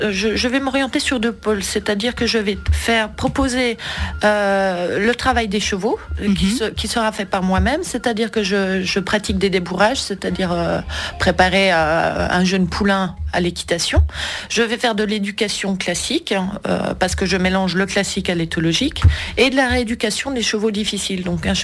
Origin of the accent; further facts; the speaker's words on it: Switzerland; je pense qu'à long terme, en tant que bonne Suisse, on s'en lasse.